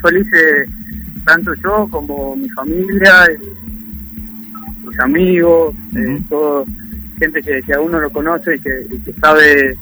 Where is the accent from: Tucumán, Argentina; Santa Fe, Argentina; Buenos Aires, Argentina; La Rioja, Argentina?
Tucumán, Argentina; moved away; ya pasaron 8 años de que yo me fui de Tucumán